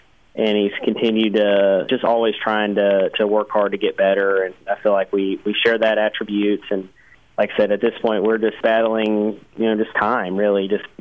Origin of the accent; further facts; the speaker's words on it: Tennessee, United States; I grew up in Middle Tennessee racing, you know, really from when I was about 8 years old.